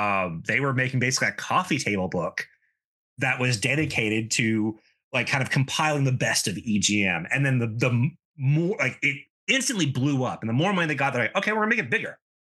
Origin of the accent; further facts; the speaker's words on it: South Carolina, United States; Because even though Drew and I didn't grow up in the same town, we are from South Carolina, so like you kind of know South Carolina like places.